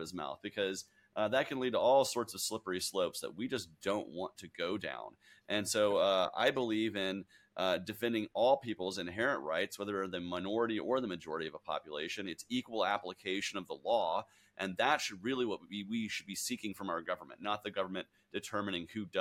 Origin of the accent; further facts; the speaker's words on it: Georgia, United States; I'm from Georgia, man. I'm from the cradle of the civil rights movement.